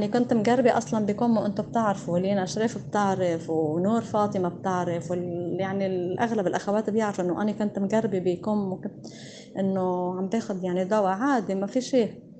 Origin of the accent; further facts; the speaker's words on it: Lebanon; وعن جد للأسف إن نحن لبنانية، وأنا ما بيشرفني كل لبنانية.